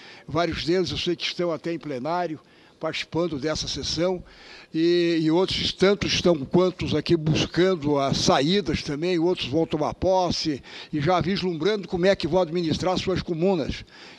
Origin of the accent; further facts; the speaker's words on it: Santa Catarina, Brazil; Vossa Excelência como catarinense, nós também.